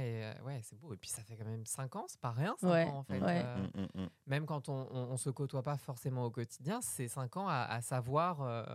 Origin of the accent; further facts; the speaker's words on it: Châlons-en-Champagne, Grand Est, France; born there; je suis née dans l'Est, mais sans que ce soit du tout les origines de ma famille ou quoi. Vraiment, je suis née dans une caserne qui s'appelle Châlons-en-Champagne.